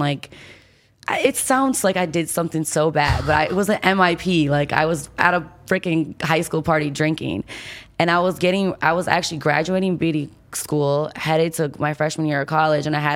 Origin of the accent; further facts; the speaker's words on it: Michigan, United States; Yeah, I grew up there until I was like 18, and then I went to college in Michigan my freshman year.